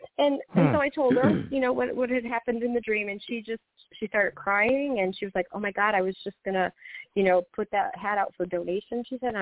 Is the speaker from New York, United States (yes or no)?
no; Connecticut, United States; Yes, born and raised in Connecticut.